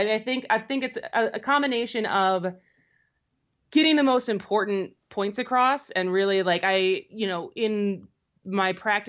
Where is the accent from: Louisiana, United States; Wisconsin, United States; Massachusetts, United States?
Wisconsin, United States; Madison; So I'm from Madison. My parents are from Central Wisconsin, Wisconsin Rapids.